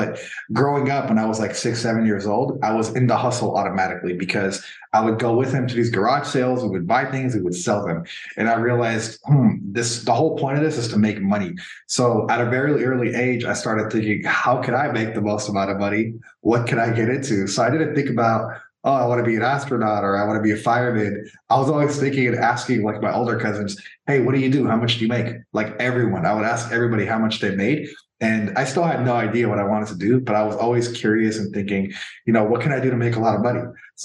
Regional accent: California, United States; moved away as an adult; so I was born in the Bay Area, in the San Francisco Bay Area. That's where I was born and raised most of my life up until I would say about 25 years old.

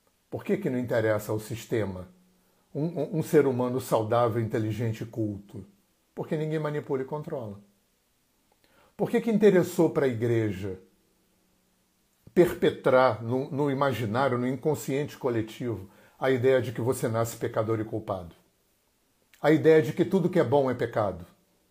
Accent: Brazil; Eu sou brasileiro, eu sou homem, eu sou pai, eu sou idoso

